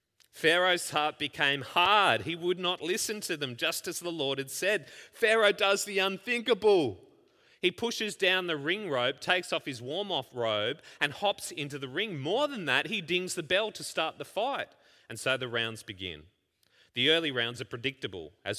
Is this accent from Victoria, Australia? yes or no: no; Ipswich, Queensland, Australia; Some of you know I grew up in Queensland.